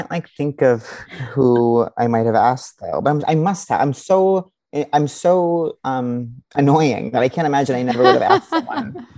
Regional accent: New York, United States; And so, I grew up on Long Island. I'm standing there, 10 years old, cast on my wrist.

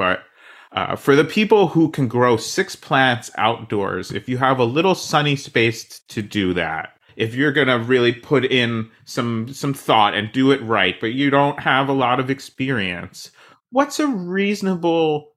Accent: New Jersey, United States; I grew up in New Jersey.

